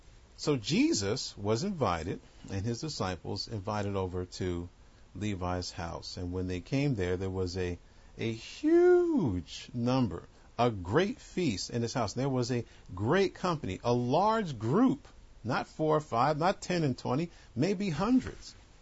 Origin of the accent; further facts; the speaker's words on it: New York, United States; Now, I grew up in New York, so I, you know, figured I'd seen pretty much everything that New York had to offer.